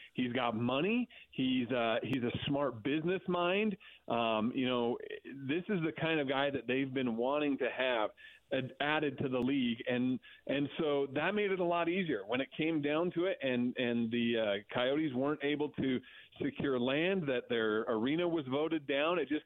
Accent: Utah, United States; the people that I grew up with in Utah get to experience it now, that the fans that I grew up here in Utah with, they get to experience

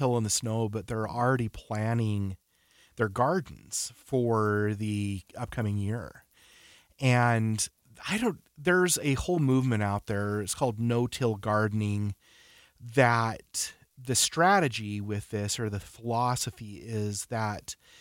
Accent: West Point, Utah, United States; born or raised there

